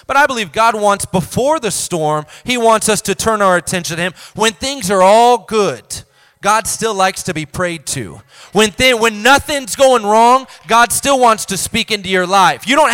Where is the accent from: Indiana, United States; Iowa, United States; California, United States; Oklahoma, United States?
Indiana, United States; I'm from Indiana, so I probably could have gotten there without directions